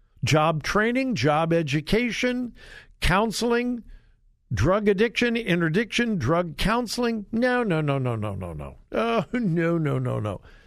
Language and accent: English; Los Angeles, California, United States; I didn't grow up within the city limits of L.A., but I lived in the L.A. area, what's called the Los Angeles Basin. I was born and raised there, and I consider L.A. my home.